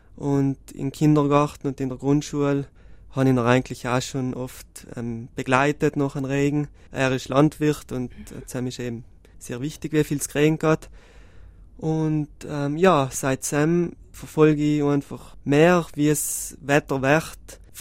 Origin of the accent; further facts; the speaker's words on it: Marling, Trentino-Alto Adige, Italy; vor allem auch mein Heimatdorf Marling ist, glaube ich, 5-6 Mal schon von Gewitter getroffen worden.